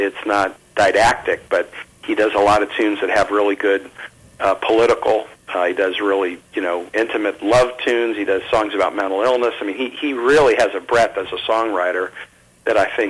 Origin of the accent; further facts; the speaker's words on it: Kansas City, Missouri, United States; I grew up in Kansas City, and so the Kansas City jazz scene was something that, you know, you become aware of pretty early.